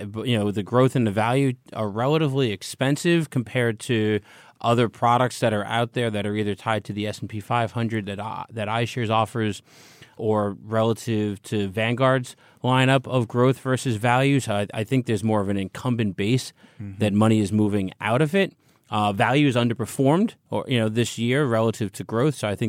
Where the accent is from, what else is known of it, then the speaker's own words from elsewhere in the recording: United States; I'm an American. I don't know cricket.